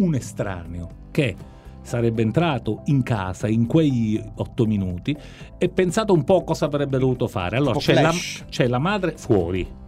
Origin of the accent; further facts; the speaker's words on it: Sicily, Italy; accent: Sicilian; una simpatica analogia con il nostro dialetto. Il dialetto siciliano